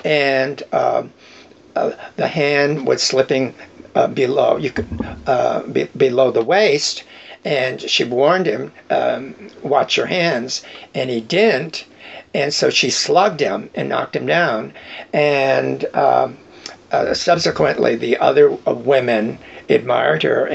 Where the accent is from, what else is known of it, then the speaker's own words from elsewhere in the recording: Manhattan, New York, United States; I grew up in Manhattan. I called Hell's Kitchen